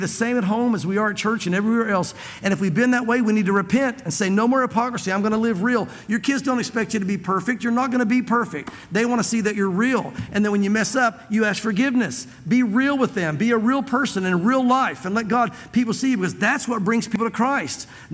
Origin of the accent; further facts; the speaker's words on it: the South, United States; Because I grew up in the South, and I heard people say my whole life, oh, they want your money.